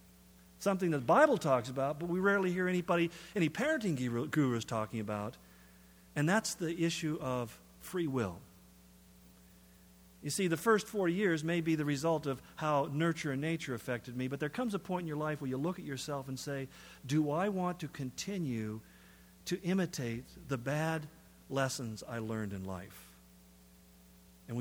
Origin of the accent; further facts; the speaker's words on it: California, United States; now in Spokane, United States; When I came to Spokane, being a Californian, I heard a phrase that I didn't hear much in California